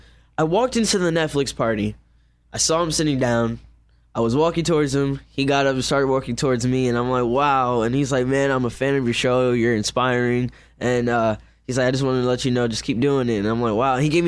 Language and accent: English; New York, United States; New York.